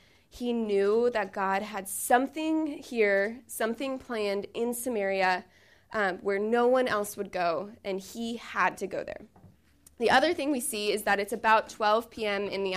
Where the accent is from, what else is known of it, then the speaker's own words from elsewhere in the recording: Lancaster, California, United States; kind of like where I grew up in Lancaster, California, which is literally the desert. It's very dry.